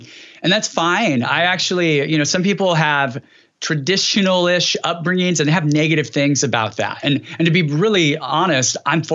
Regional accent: California, United States; So I grew up in Central California and grew up in a conservative environment for sure, a traditional evangelical Christianity.

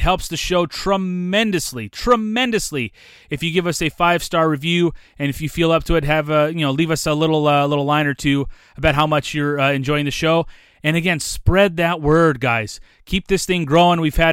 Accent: Sacramento, California, United States; And as someone who's been born and raised in the Sacramento area, I would love to see this franchise be elevated to the MLS.

